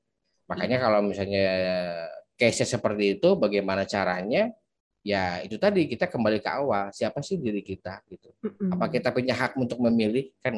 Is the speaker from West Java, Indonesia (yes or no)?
yes; Bandung, West Java, Indonesia; born there; contoh saya dilahirkan di Kota Bandung gitu kan.